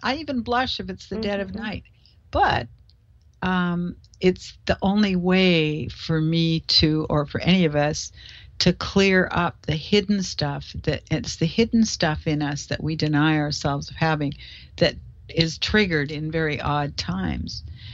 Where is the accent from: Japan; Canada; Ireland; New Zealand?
Canada; now in United States; I'm Canadian, as you know.